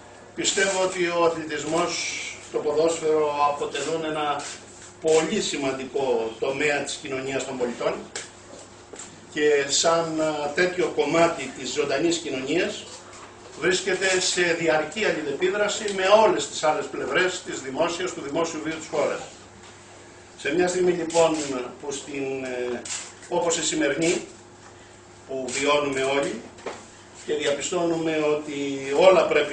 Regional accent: Krestena, Western Greece, Greece; Από το χωριό μου, από την Κρέστενα της Ολυμπίας.

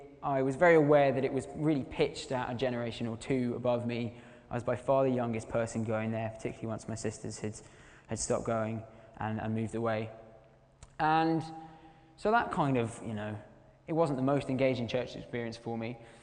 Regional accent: Yorkshire and the Humber, United Kingdom; But I grew up in West Yorkshire

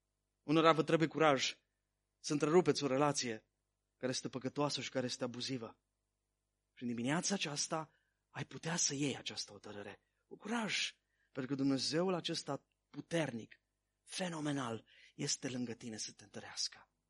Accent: Romania; auzind că sunt din România, mi-a zis, hei, vreau să te întreb și eu ceva.

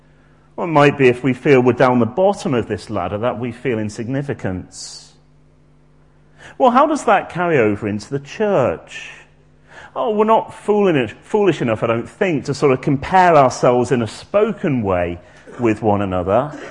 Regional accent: Oxford, South East England, United Kingdom; when I go mention I'm from Oxford.

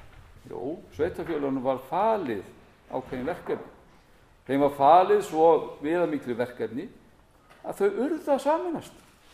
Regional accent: Ólafsfjörður, Northeastern Region, Iceland; Þegar ég ólst upp í Ólafsfirði þá var þar alltaf kringum 1000 manns. Og þegar ég var þar búandi á árunum 88 til 92, þá voru það 1200 manns.

